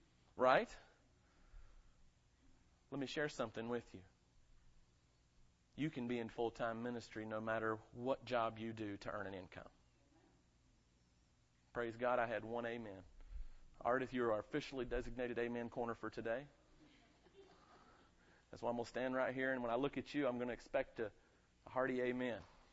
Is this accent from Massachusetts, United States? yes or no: no; Hickory, North Carolina, United States; I said, no, we're from Hickory, North Carolina.